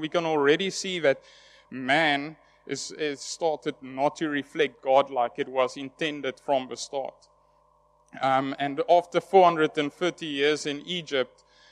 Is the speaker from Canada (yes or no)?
no; Cape Town, Western Cape, South Africa; I'm from Cape Town, Shofar, Cape Town